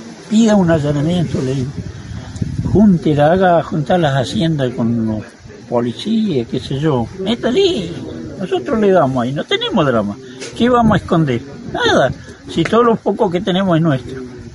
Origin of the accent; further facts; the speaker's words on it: Boquete Nahuel Pan, Chubut, Argentina; Pero yo soy del Boquete